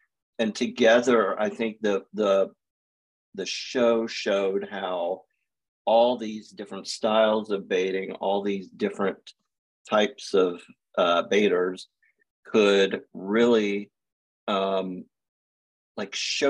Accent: Atlanta, Georgia, United States; Yeah, you know, I was raised here in Atlanta in the South.

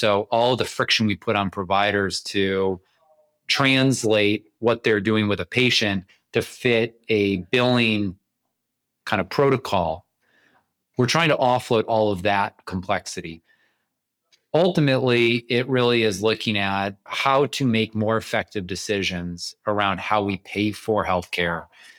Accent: Detroit, Michigan, United States; So I grew up in the Detroit area, which is where I am today

